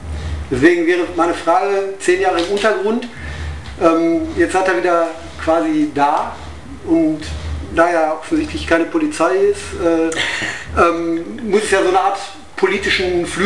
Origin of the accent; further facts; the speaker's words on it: Bochum, North Rhine-Westphalia, Germany; Also, ich komme aus Bochum.